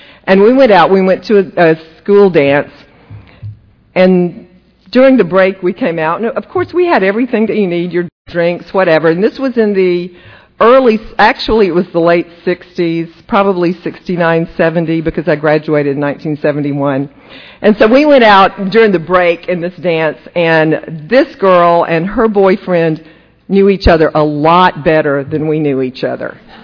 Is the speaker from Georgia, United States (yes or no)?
yes; Cochran, Georgia, United States; I'm a Georgia girl. I grew up in Cochrane, Georgia. So I'm a Georgia peach. And I came from a small town.